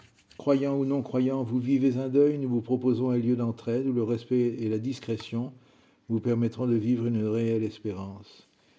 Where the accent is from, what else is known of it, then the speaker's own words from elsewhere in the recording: Saint-Cloud, Île-de-France, France; j'ai grandi à Saint-Cloud en fréquentant les établissements privés jusqu'à mon bac.